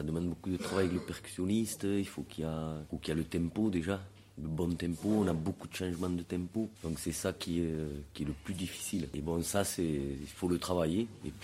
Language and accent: French; France; Et d'origine, gitane andalou, et nous on est né en France.